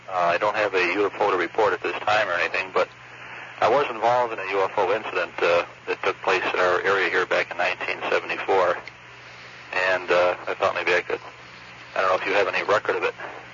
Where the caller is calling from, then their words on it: Albany, New York, United States; I'm calling from Albany, New York.